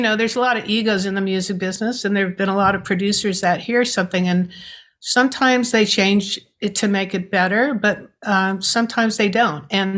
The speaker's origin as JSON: {"language": "English", "town": "New York City", "region": "New York", "country": "United States", "said": "I'm a New Yorker. What can I say?"}